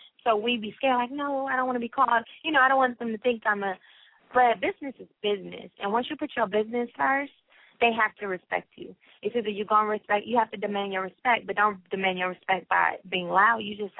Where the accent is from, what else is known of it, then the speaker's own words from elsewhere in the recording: Los Angeles, California, United States; You know, so it's like, I'm from Watts, so people don't. They're like, people don't look like that in Watts.